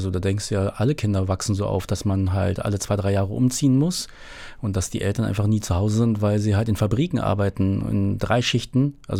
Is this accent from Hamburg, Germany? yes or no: no; Berlin, Germany; im Wedding, wo ich aufgewachsen bin, war es wirklich hart. Totales, vernachlässigtes Pflaster war das damals.